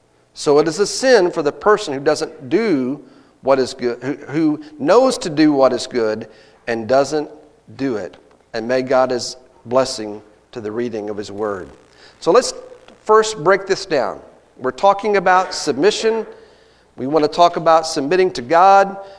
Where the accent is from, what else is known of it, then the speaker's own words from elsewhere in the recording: Texas, United States; I grew up in Texas, you all know that. I grew up rooting for the Cowboys. I can't help it. It's where I was raised.